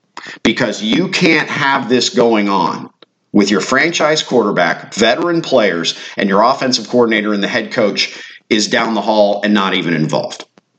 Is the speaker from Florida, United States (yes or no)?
yes; Tampa Bay area, Florida, United States; So I grew up on the Gulf beaches of the Tampa Bay area.